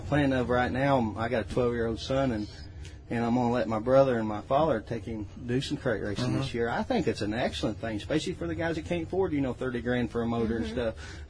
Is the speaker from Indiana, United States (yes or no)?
yes; Martinsville, Indiana, United States; Martinsville, Indiana.